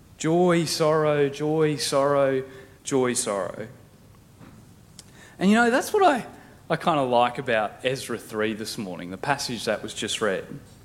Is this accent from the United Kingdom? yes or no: no; Dirranbandi, Queensland, Australia; And for me, growing up in Dirranbandi was a real joy. But these days, whenever I go home, I'm always filled with this weird sort of feeling.